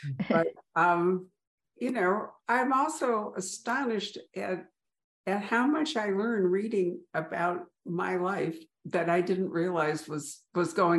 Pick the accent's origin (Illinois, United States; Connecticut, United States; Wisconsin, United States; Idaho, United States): Illinois, United States; Chicago; I didn't grow up in Chicago. I grew up in a suburb, so, you know, I completely missed it.